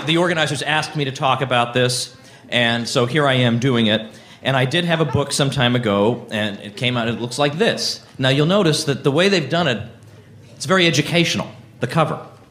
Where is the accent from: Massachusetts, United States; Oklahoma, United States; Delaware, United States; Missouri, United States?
Massachusetts, United States; now in New Hampshire, United States; I grew up in Massachusetts. I lived there for 21 years.